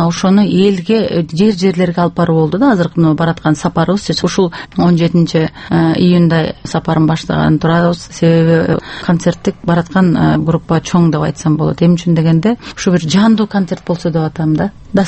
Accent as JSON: {"language": "Kyrgyz", "region": "Jalal-Abad Region", "country": "Kyrgyzstan", "tie": "born there", "said": "Анан мен өзүмдүн туулган жерим Уш токтоол жергесинде өтөт."}